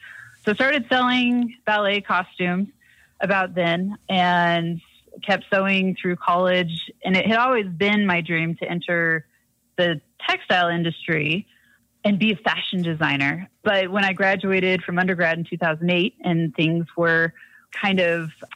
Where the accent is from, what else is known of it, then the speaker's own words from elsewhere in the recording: Idaho Falls, Idaho, United States; But I grew up in Idaho Falls, Idaho, and went to the University of Idaho for my undergrad